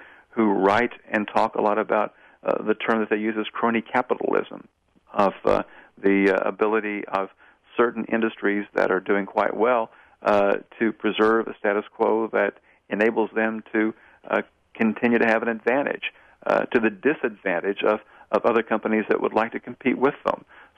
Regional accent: Tennessee, United States; And my home state is Tennessee

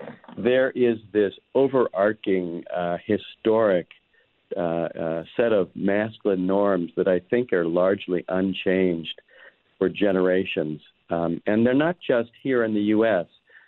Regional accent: Delaware, United States; working as a counselor at the juvenile justice system in my home state of Delaware.

